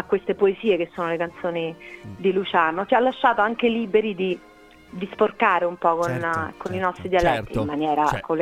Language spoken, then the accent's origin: Italian; Rome, Lazio, Italy; E tu pensa che me, che sono romana, no?